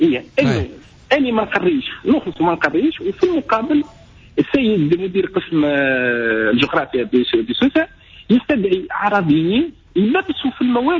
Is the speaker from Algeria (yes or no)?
no; Sousse, Sousse Governorate, Tunisia; وأني من سوسة